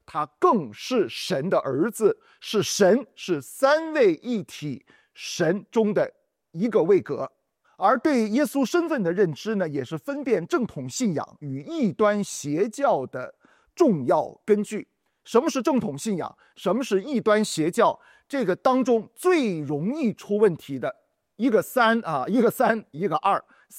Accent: China; 因为按照我们中国人的文化的观念，父亲是比较高的

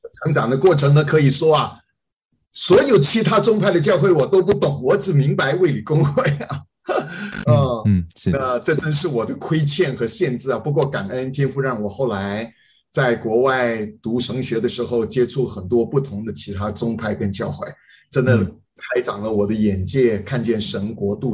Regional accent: Borneo, Malaysia; 我来自一个小镇，在马来西亚东边婆罗洲岛上的一个小地方

